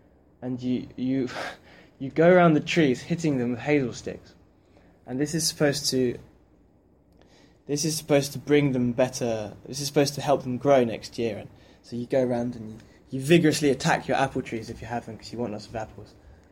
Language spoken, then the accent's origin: English; Ipswich, East of England, United Kingdom; I'm from Ipswich, England.